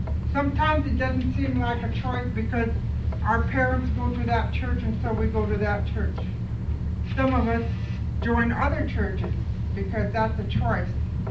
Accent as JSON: {"language": "English", "town": "Kotzebue", "region": "Alaska", "country": "United States", "said": "Like some are from Selwick, some are from Notap, some from Kivalina, some from Shungnak, I'm from Kotzebue."}